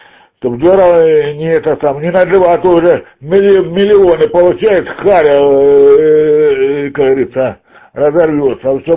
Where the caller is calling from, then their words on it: Belgorod Oblast, Russia; с города Граверна, Белгородской области